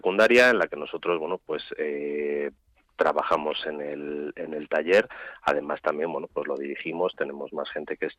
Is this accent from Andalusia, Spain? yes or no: no; León, Castile and León, Spain; Nosotros somos originarios de León